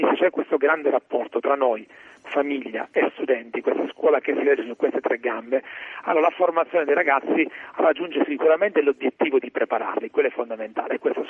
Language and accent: Italian; Sicily, Italy; accent: Sicilian; dal mio accento capisci che sono siciliano, gli anni del 92-93 ero le scuole superiori